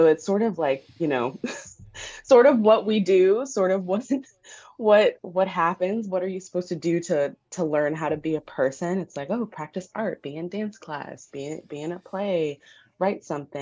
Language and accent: English; Maryland, United States; also born or lived in Washington, D.C.; And I grew up sort of in the Maryland, D.C., you know, we call it the DMV, where maybe your house is in Maryland, but you're in D.C. all the time, every day.